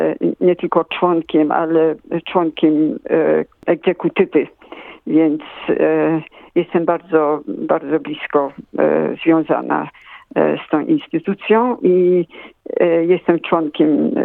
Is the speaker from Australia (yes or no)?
yes; Australia; also born or lived in Germany; Ja się urodziłam w Niemczech, w obozie. I przyjechaliśmy do Australii z rodzicami w roku 1950. Więc ja wtedy byłam małą dziewczynką i urosłam tu, skończyłam szkołę tutaj, skończyłam uniwersytet tutaj i pracowałam tutaj, więc Australia jest moim domem. Ja jestem Australijką